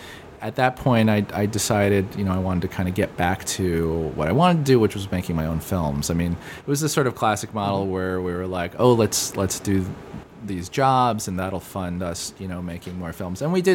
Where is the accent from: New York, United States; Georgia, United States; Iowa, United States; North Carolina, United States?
New York, United States; Brooklyn; I grew up in Brooklyn, mm-hmm. In Park Slope, since I was about 4 or 5 years old.